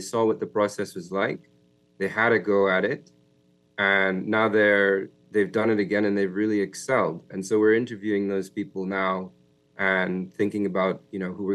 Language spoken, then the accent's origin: English; Bahamas; And we thought, you know, I'm from the Bahamas.